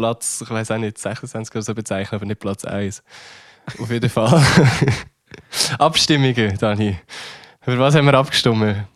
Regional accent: Uri, Switzerland; aus meinem Kanton raus und oute mich dort wahrscheinlich auch wieder sehr ungern als Urner

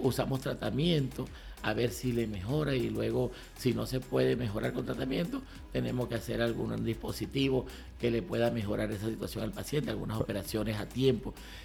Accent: Venezuela; moved away as an adult; now in Dominican Republic; Yo me vine para acá también, a República Dominicana, soy venezolano. Nos vinimos para acá

